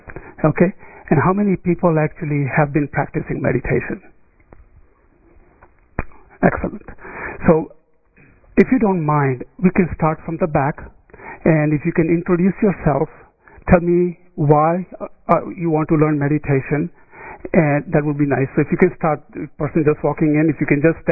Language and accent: English; India; now in United States; It's an Indian name. I'm from India. And I've been here in this country since 1972. We came to the United States about August or so forth.